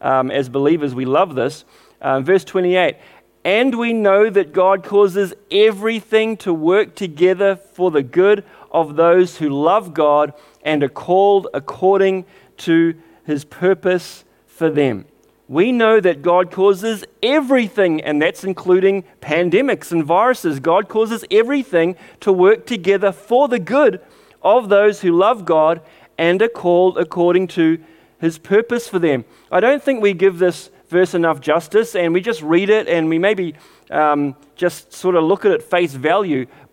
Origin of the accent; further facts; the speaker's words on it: Auckland, New Zealand; It reminded me of growing up in Auckland in the early 80s.